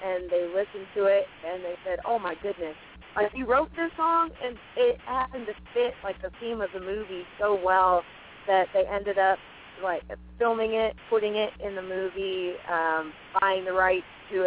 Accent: Iowa, United States; I started singing around at farm and home shows. I'm originally from Iowa.

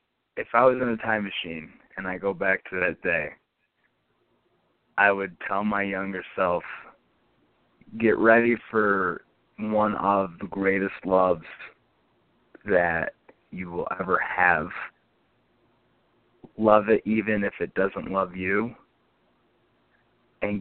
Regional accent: Binghamton, New York, United States; I have a lot of friends in, you know, my hometown of Binghamton

